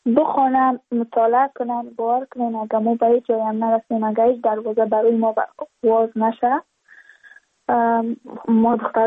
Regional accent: Badakhshan, Afghanistan; چون ما از بدخشان هستیم

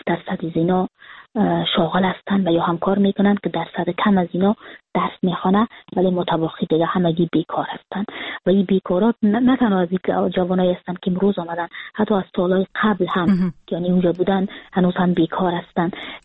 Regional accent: Kabul, Afghanistan; now in Frankfurt, Germany; ما سال 2020 که فرداش 2021 بود کابل ترک کردم و اون روز که سال نو تغییر میخورد من از ترکیه آمدم به فرانکفورت

